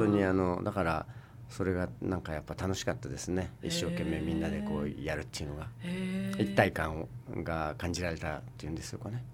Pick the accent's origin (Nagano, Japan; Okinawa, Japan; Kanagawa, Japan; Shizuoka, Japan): Kanagawa, Japan; Sagamihara; also born or lived in Kawasaki; 2歳で川崎から越してきまして、それからずっと今の中央区の光が丘に住んでますので、ほぼもう相模原で生まれ育ったみたいな、生まれてはないですけど、もうほぼほぼそういう感じです。